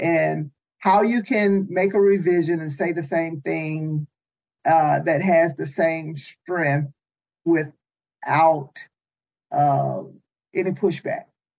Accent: North Carolina, United States; I grew up in North Carolina

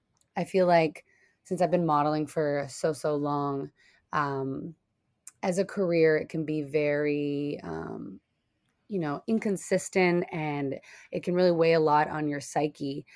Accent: London, Ontario, Canada; moved away as an adult; now in United States; I'm originally from London, Ontario in Canada. I've been living in the US now for, I think, 9 years.

